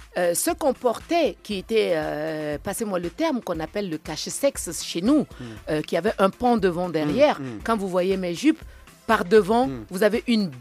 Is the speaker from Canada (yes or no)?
no; Évry, Île-de-France, France; Je suis de France. Ben, c'est normal. Et je suis d'Evry, hein, n'oubliez pas.